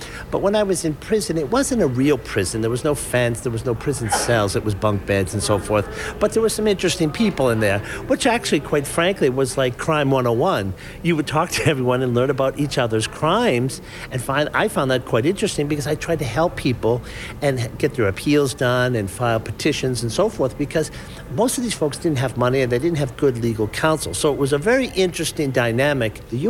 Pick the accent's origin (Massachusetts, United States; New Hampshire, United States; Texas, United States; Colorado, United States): Massachusetts, United States; Boston; I grew up in Boston. I went to a private military university for college